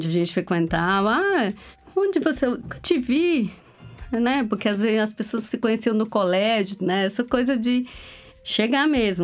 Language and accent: Portuguese; Canindé, Ceará, Brazil; now in São Paulo, Brazil; Na verdade, eu sou do sertão do Ceará, eu sou de uma cidade chamada Canindé.